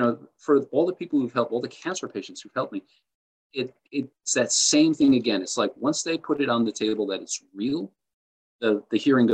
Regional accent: Ireland; I'm an Irishman, so you're going to get long-winded here.

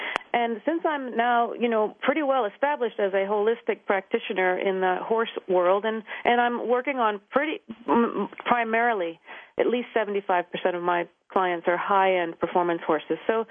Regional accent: Pennsylvania, United States; I grew up in Pennsylvania, and I always wanted to be a veterinarian.

